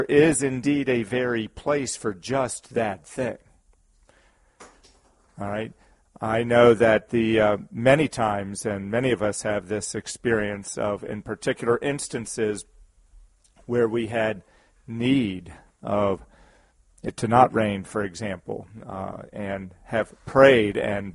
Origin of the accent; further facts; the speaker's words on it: Maryland, United States; now in Vermont, United States; I grew up in Maryland where we didn't have nearly as much snow as we have here in Vermont, but we did have snow, and sometimes we had lots of it